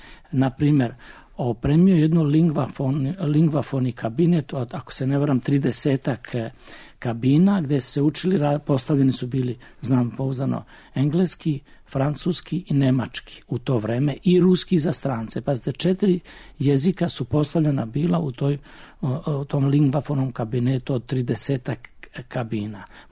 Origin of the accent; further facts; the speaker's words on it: Šibenik-Knin County, Croatia; ja dolazim iz Krinske krajine, tamo je prezime, dakle, retko, ali postoji.